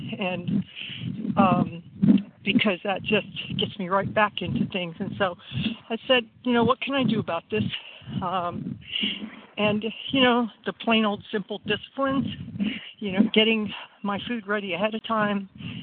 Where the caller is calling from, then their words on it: Texas, United States; Yes, I'm calling from Texas